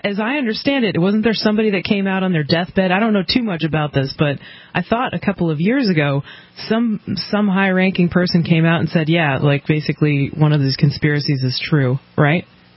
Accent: Massachusetts, United States; now in New Hampshire, United States; I saved a lot of money when I came from Massachusetts and started living here.

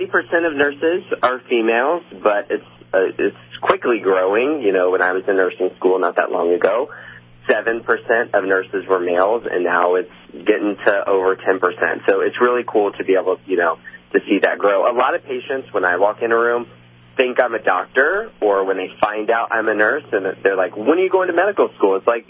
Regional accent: Orlando, Florida, United States; It's my hometown show. I was born and raised in Orlando, live in Orlando, worked at Walt Disney World.

